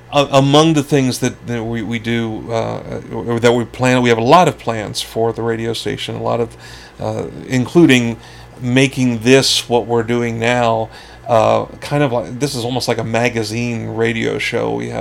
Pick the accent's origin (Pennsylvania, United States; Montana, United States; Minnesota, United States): Pennsylvania, United States; Philadelphia; You know, trying to be cool, because I was from the Philadelphia area.